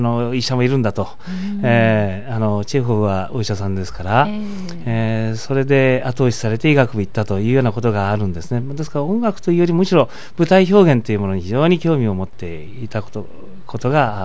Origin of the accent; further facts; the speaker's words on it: Sapporo, Hokkaido, Japan; born there; 父は北大で教えてたんですが、でそれでですから私は実は札幌生まれなんですけれども